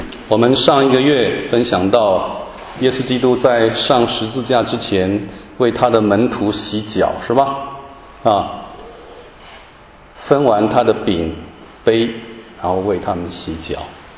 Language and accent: Chinese; Taiwan; 我从台湾来我都吓了